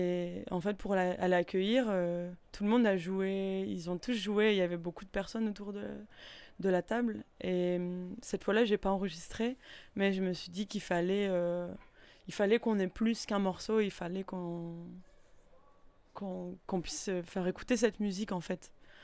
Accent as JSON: {"language": "French", "town": "Calais", "region": "Hauts-de-France", "country": "France", "tie": "born or raised there", "said": "je viens de Calais, où je suis née, j'ai grandi"}